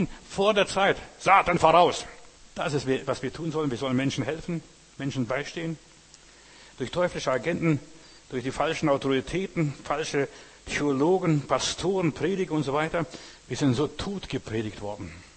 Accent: Lithuania; Und als Litauer habe ich dann sie nach Schweden gebracht.

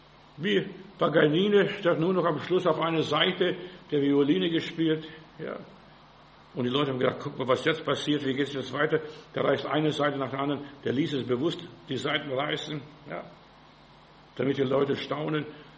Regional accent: Bavaria, Germany; Ich bin bei uns im Bayerischen Wald.

